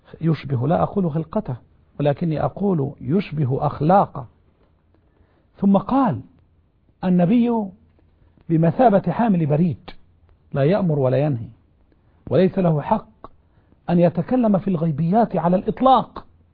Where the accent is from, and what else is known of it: Egypt